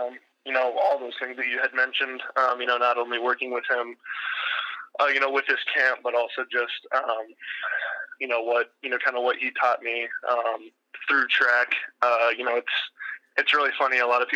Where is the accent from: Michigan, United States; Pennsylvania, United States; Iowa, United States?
Iowa, United States; Pella; You know, I'm from Pella, and I, you know, I obviously hold that, you know, pretty close to me still.